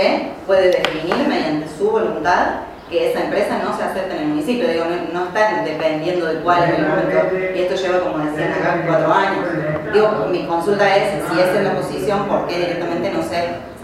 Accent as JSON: {"language": "Spanish", "town": "Río Cuarto", "region": "Córdoba", "country": "Argentina", "said": "Yo soy de Río Cuarto y estoy muy presente en ese proceso"}